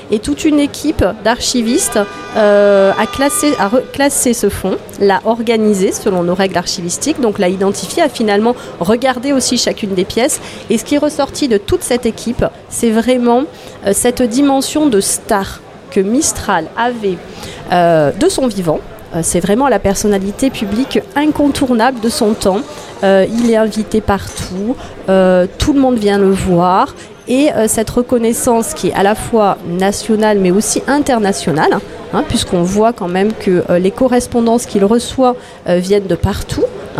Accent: Provence-Alpes-Côte d'Azur, France; et même moi en tant que Provençale

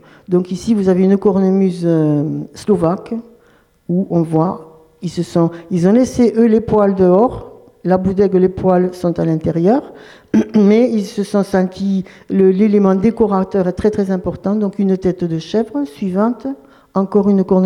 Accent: Belgium; now in France; moi je suis pas d'ici. Je n'ai pas l'occitan dans mes chromosomes. Donc en fait, je viens du Grand Nord, du pays des géants, des dragons, de la Belgique.

